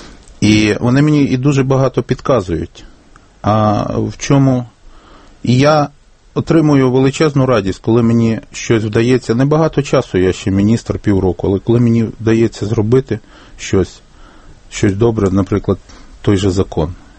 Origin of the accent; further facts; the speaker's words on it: Lviv Oblast, Ukraine; Я сам родом з Львівської області